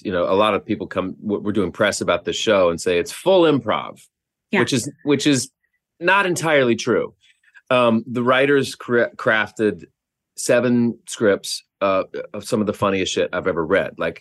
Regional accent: Oklahoma, United States; I grew up in Oklahoma. You know, my job before and being paid as an actor was mowing lawns for $20 a lawn.

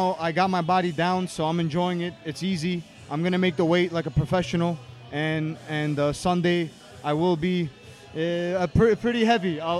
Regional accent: Brooklyn, New York, United States; I'm from Brooklyn, baby.

